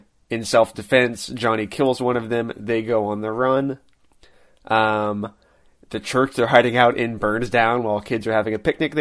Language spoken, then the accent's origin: English; Edmond, Oklahoma, United States; Yeah, no, I grew up in Edmond, Oklahoma, in central Oklahoma.